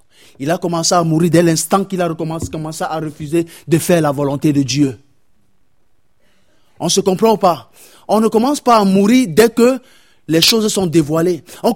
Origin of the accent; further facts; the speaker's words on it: France; Pardonnez-moi, je suis un Français, mais je n'ai pas la fierté du coq.